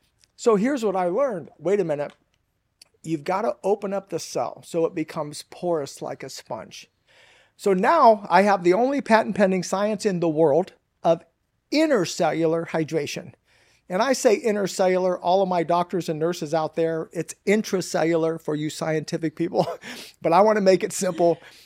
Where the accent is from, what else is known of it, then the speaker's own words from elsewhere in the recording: Midwest, United States; now in California, United States; I live in California, I should say, but I'm from the Midwest